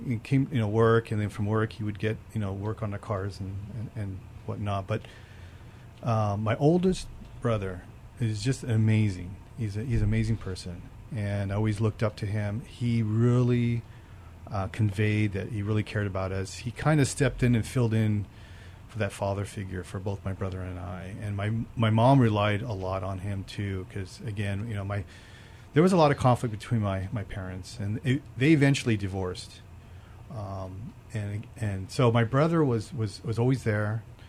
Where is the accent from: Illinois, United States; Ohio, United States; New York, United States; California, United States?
California, United States; Well, I grew up right on the edge of East L.A., in a small town called Mo